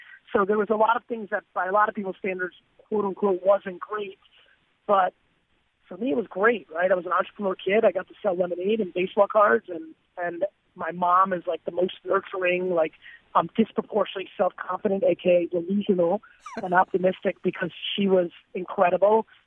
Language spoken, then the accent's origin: English; New Jersey, United States; I grew up in Jersey. I'm 42, so there's a lot of Nerf football outside stuff.